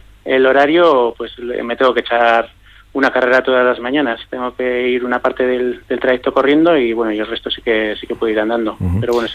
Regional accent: Orduña, Basque Country, Spain; Sí, yo soy de Orduña. Uh-huh. Yo soy de Orduña

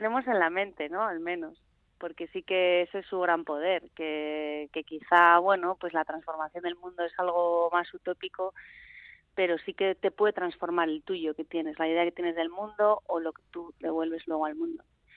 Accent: San Sebastián, Basque Country, Spain; also born or lived in Getxo; Siendo donostiarra es raro, pero sí que, bueno, como yo he estado muchos años viviendo en Guecho, luego esta cosa mía que no soy de ningún sitio al final

